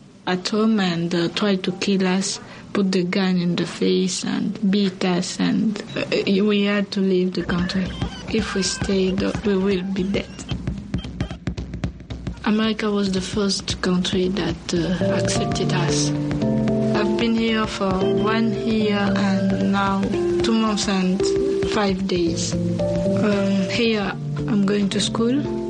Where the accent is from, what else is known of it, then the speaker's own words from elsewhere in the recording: Kinshasa, DR Congo; English is a second language; moved away; I'm 18 years old, and I came from Congo, Kinshasa. I left my country because of the war.